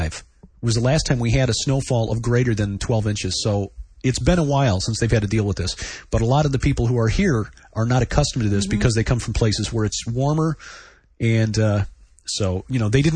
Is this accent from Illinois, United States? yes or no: yes; Chicago, Illinois, United States; Well, you know, growing up in Chicago, you learn a few things.